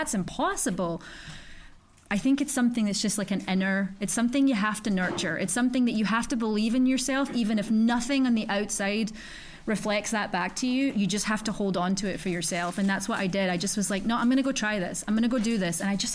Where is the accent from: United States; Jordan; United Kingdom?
United Kingdom; Glasgow, Scotland; I grew up in Glasgow, which is a very rough city. So I love being from Scotland and I love being Scottish